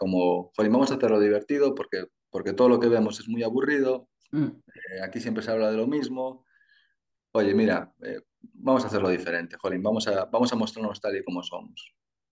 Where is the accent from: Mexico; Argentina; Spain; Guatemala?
Spain; Galicia; como somos gallegos, pues espera que nuestra forma de hablar sea en gallego.